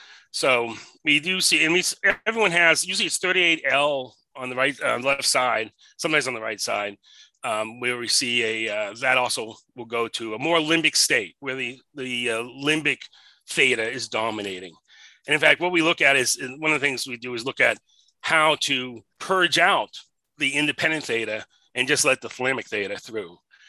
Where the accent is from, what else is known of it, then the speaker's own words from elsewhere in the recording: New England, United States; also born or lived in Los Angeles; I grew up in New England, and so this is a my second hometown was West LA in essence.